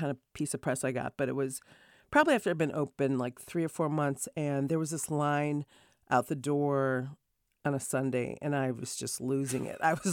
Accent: Rochester, New York, United States; also born or lived in Hartford; And then, yeah, they ended up having me in Hartford. And then my dad got a job with Kodak. So I grew up in Rochester, New York.

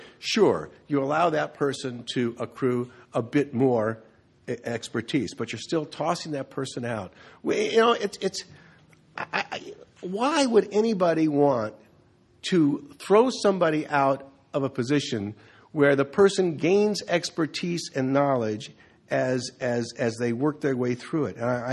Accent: California, United States; I grew up in California. I grew up in the 50s and 60s.

